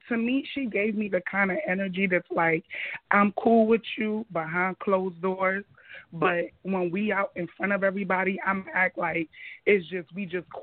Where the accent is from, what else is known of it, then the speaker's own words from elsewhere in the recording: Brooklyn, New York, United States; I'm from Brooklyn